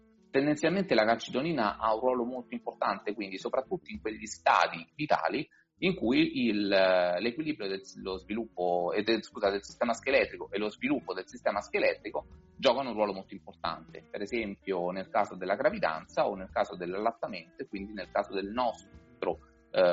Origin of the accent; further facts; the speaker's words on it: Rome, Lazio, Italy; Io da romano posso parlare dell'acqua di rubinetto di Roma.